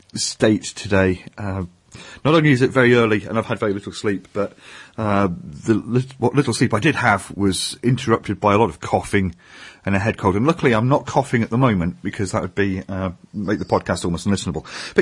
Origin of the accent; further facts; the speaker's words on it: United Kingdom; See, I'm British, that's what we do.